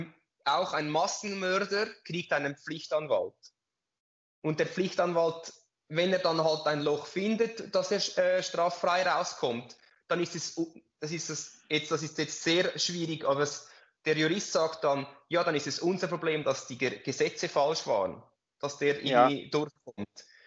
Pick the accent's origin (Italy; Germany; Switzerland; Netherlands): Switzerland; als Schweizer ist man ja ein bisschen neutral